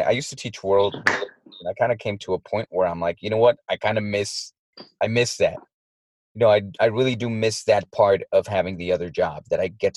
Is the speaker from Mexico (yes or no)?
yes; Tijuana, Baja California, Mexico; we were raised in Tijuana. You know, and we were raised in the middle of a hill with no running water.